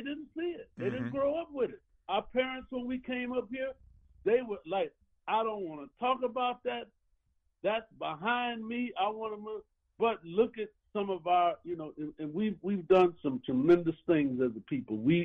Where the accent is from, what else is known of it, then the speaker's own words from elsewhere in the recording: Sanford, Florida, United States; born there; also born or lived in Caruthersville, Missouri; now in Milwaukee, United States; I was born in Jim Crow in Sanford, Florida, in 1950. I lived in Caruthersville, Missouri, for a couple of years before we came to Milwaukee.